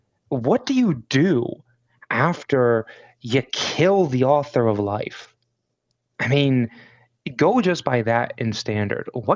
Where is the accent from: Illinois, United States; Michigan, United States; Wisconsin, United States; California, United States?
Michigan, United States; the worst part is I'm from Michigan, so my accent, have an accent, I know